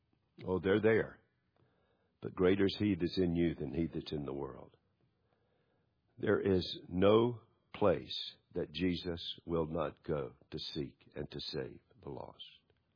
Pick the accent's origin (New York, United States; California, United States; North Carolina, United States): North Carolina, United States; Charlotte; Or when I was growing up in Charlotte, "Don't go on the other side of Independence Boulevard.